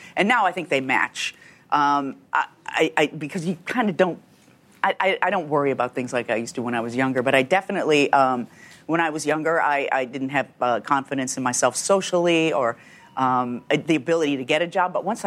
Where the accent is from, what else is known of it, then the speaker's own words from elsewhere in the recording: Chicago, Illinois, United States; The south side of Chicago in a suburb.